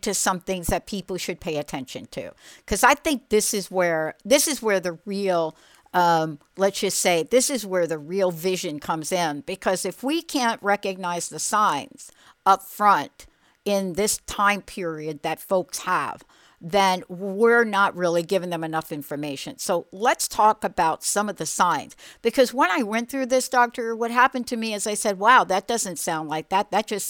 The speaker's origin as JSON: {"language": "English", "region": "New York", "country": "United States", "said": "I'm a girl from New York"}